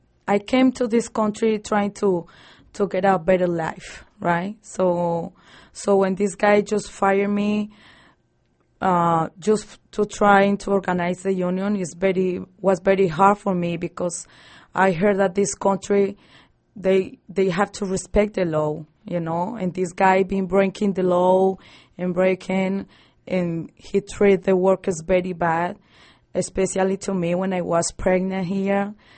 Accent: Colombia; English is a second language; I'm from Colombia.

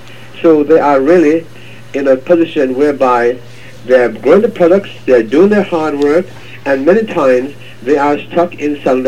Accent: Canada; As a Canadian myself, living in Canada

